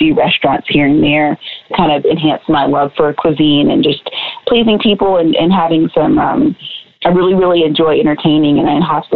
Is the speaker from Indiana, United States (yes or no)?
no; West Virginia, United States; born there; now in Houston, United States; So I was born in West Virginia, and I went to school at Stephen F. Austin State University before I attended culinary school here in Houston. And been here ever since.